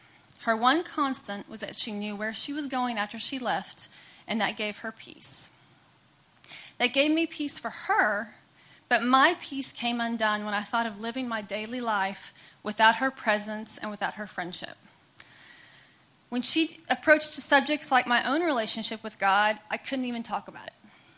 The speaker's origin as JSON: {"language": "English", "town": "Denton", "region": "Texas", "country": "United States", "tie": "born or raised there", "said": "I was born in Texas and grew up around Denton. I have a younger brother."}